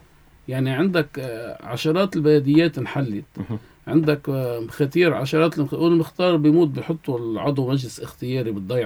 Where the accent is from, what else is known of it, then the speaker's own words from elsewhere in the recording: Lebanon; نحن لبنانيه تابعين لهالبلد